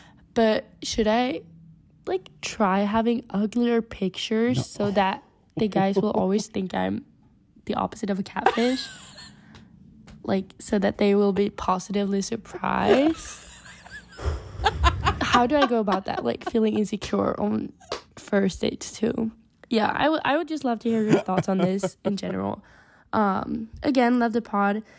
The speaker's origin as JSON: {"language": "English", "country": "Sweden", "second_language": "English", "said": "I'm an international caller and I'm so happy that you think so that we could call too. I'm from Sweden, if I have a little accent"}